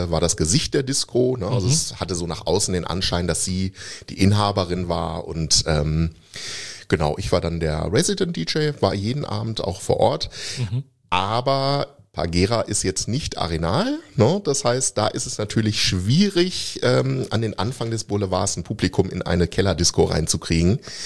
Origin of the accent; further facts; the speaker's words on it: Gütersloh, North Rhine-Westphalia, Germany; Hab dann diese Zwischenstation in Gütersloh wieder, in meinem Heimatort, in Kauf genommen, besser gesagt.